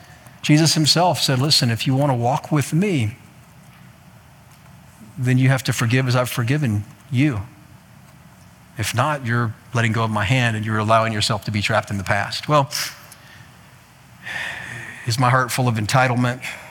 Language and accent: English; Iowa, United States; but I'm from Iowa. We don't, you know, tornadoes are a Tuesday around here.